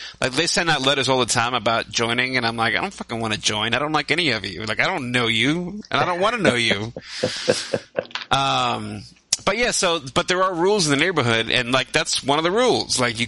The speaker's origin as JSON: {"language": "English", "town": "New York City", "region": "New York", "country": "United States", "tie": "born or raised there", "moved": "as an adult", "said": "I grew up in New York City, but. As I got older, I realized, like, this fucking blows. So I left."}